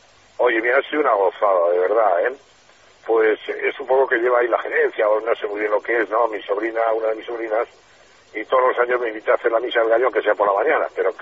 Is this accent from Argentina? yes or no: no; Spain; Y yo soy sacerdote, pero soy español, se acabó. Soy ciudadano de este país que se llama España.